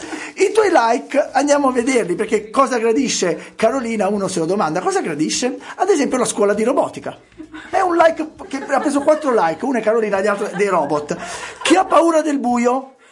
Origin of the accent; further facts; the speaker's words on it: Naples, Campania, Italy; born there; now in Milan, Italy; io sono nato a Napoli, ho un cognome svizzero e vivo a Milano